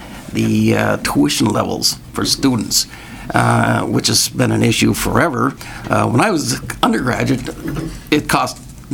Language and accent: English; Moorhead, Minnesota, United States; but I'm from Moorhead, and I know okay. well where Perham is.